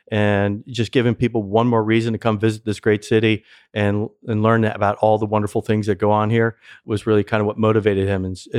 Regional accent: Maryland, United States; I had no idea, even growing up in Maryland, that we had that kind of history of distilling here

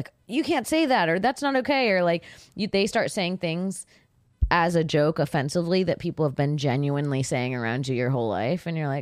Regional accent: Florida, United States; now in Los Angeles, United States; so that's kind of how it was growing up in Florida.

